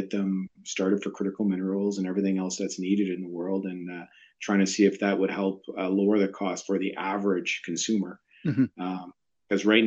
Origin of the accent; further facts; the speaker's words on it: Hay River, Northwest Territories, Canada; born there; I was born in Hay River. I'm Métis descent as well, so I'm the first Indigenous president and CEO.